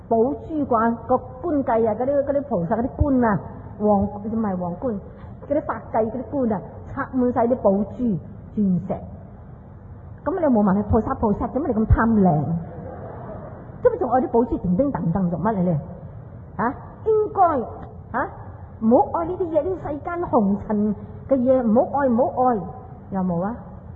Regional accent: China; 但是到我这个时代，我是大乘，我们中国人讲大乘佛教。

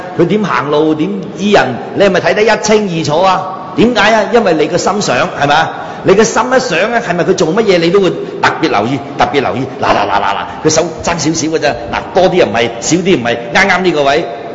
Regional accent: Foshan, Guangdong, China; 佛山市係嘛？我本身佛山人啊嘛

